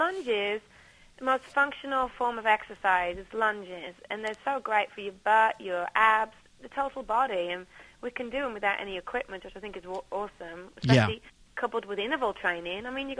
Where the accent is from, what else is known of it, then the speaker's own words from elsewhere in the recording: Birmingham, West Midlands, United Kingdom; I'm from Birmingham. I'm from Birmingham. I'm from the middle of the country. And I started talking like this on the TV, and everybody knew where I was from.